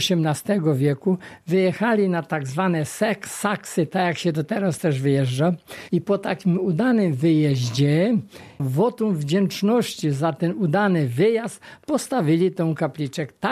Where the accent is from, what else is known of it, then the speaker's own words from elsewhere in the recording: Markuszów, Lublin Voivodeship, Poland; w mojej rodzinnej miejscowości, oczywiście w Kozłówku, bo ja z Markuszowej, ale to po sąsiedzku w Kozłówku